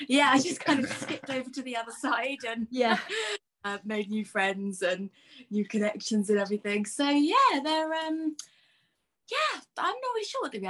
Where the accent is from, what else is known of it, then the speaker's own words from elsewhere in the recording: London, United Kingdom; So I'm a Londoner. I was born here in London